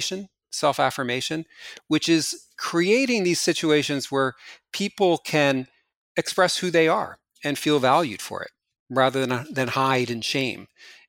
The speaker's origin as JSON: {"language": "English", "region": "New Jersey", "country": "United States", "tie": "born or raised there", "said": "when I go back to New Jersey, my hometown, I'm frequently stereotyped as the egghead academic"}